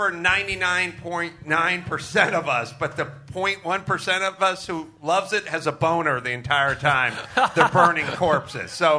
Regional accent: North Hollywood, California, United States; I didn't have that. I grew up in North Hollywood.

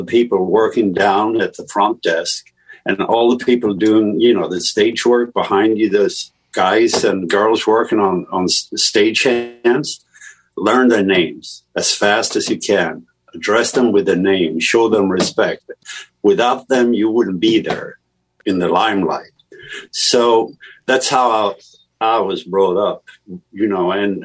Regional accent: Sweden; I was brought up in theater. And in theater, where I grew up in Sweden

